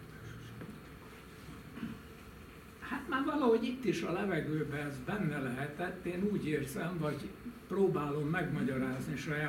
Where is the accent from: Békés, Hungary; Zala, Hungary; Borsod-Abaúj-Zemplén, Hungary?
Békés, Hungary; Elek; igen, születtem, de 41-től mi már Eleken laktunk. Elek az Arad megye, illetve hogy akkor az optimista magyar köztudat mondta, Csanád, Arad, Toronto, K.E.E. közigazgatásilag egyelőre egyesített vármegyék.